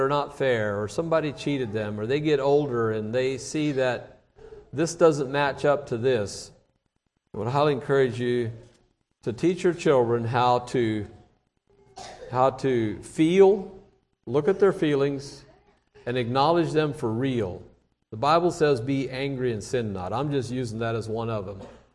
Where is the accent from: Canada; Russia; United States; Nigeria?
United States; Arthur, Illinois; I grew up in Arthur, Illinois, and if you know anything about that country, it's so flat that you can see things for miles